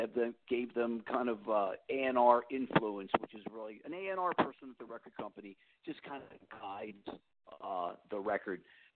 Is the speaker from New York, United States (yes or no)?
yes; Bronx, New York, United States; I'm from the South Bronx.